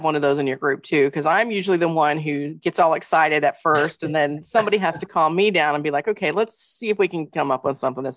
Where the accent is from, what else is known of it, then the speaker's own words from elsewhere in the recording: Tennessee, United States; I grew up in Tennessee, and of course, we have all the Southern superstitions and talks of haints and all that fun.